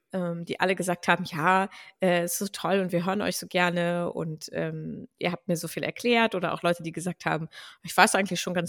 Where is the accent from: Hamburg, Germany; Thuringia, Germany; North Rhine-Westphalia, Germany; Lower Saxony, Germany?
Lower Saxony, Germany; Hanover; Sorry, ich bin aus Hannover, das darf ich sagen.